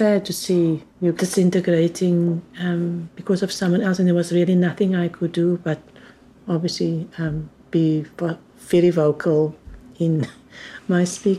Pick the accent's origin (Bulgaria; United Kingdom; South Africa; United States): South Africa; Yes, I am a South African. I'll always be. I always belong to Africa.